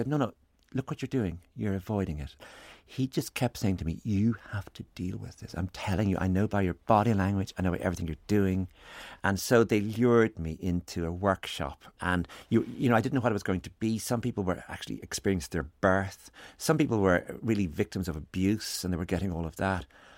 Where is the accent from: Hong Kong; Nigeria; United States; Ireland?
Ireland; Enniscorthy, Leinster; I'm from Enniscorthy, County Wexford, and 10 miles away is Wexford Town